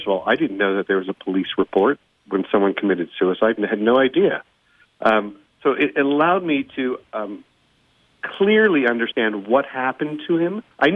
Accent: Indianapolis, Indiana, United States; We grew up in Indianapolis.

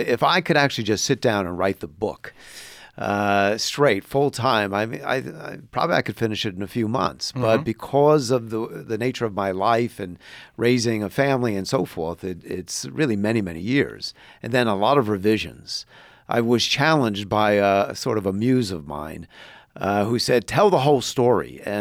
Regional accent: Bronx, New York, United States; now in Indiana, United States; my mother, my brothers, and growing up in the Bronx does influence you. And, you know, it's a kind of calling card as well. I mean, there's a certain status, if you will, of saying you're from the Bronx. So, you know, we left it and we came to Indiana

